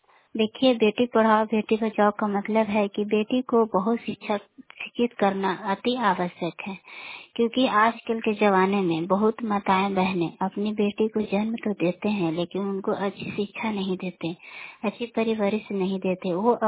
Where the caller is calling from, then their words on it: Dasauti, Bihar, India; मैं औरंगाबाद मोबाइल पानी से बोल रही हूँ। मेरा गांव दसौती और पंचायत बलिया हुआ।